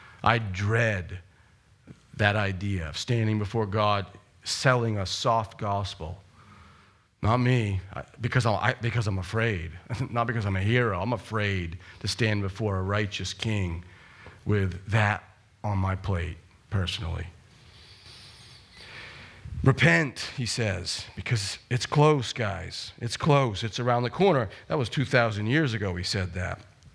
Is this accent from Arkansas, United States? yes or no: no; Hudson, Maine, United States; growing up in Hudson, Maine, Bradford, Maine. I grew up on a dirt road. Very often, you know, my road was dirt. That's the life of Maine, right?